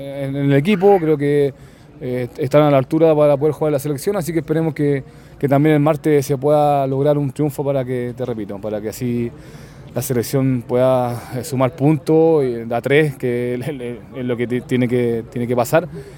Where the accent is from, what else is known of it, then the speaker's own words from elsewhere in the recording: Chile; Como chileno siempre va a hinchar por la selección.